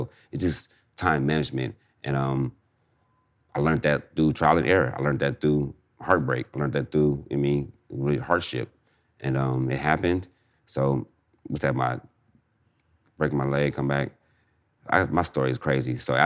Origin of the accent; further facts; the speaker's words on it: Inglewood, California, United States; Only Darby and Rogers because I'm from Inglewood.